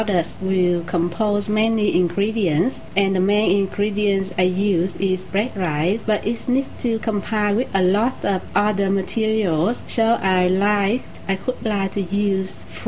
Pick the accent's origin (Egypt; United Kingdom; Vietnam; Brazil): Vietnam; now in Corner Brook, California, United States; I'm from Vietnam, and now I'm living in Cornerbrook.